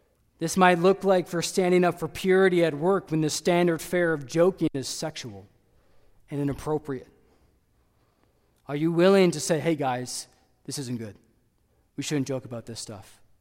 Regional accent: Canada; I know as a Canadian

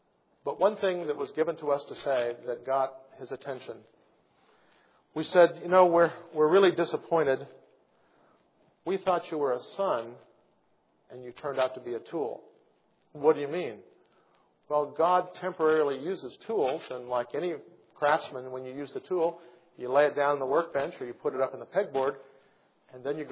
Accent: Indiana, United States; hundreds of man hours growing up in Indiana playing basketball, and I learned to use my left hand.

